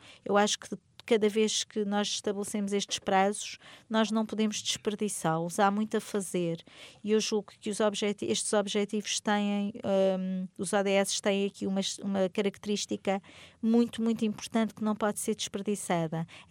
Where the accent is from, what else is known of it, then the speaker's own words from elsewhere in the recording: Portugal; nos orgulha muito enquanto portugueses e portuguesas